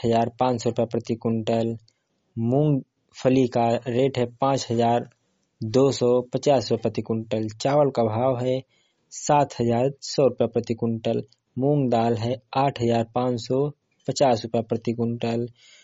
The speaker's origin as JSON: {"language": "Hindi", "town": "Ambedkar Nagar", "region": "Uttar Pradesh", "country": "India", "said": "अंबेडकर नगर का रहने वाला हूं।"}